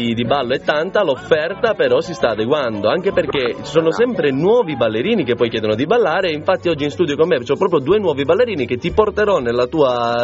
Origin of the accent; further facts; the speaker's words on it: Bergamo, Lombardy, Italy; accent: Bergamasque; Io sono della parte alta di Bergamo, quindi sai, il mio accento è inconfondibile, quindi io conosco il bergamasco come dialetto